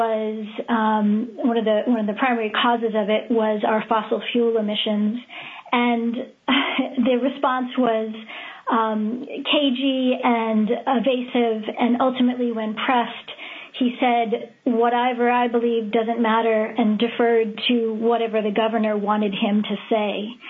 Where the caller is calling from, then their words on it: Homer, Alaska, United States; I'm calling in from Homer.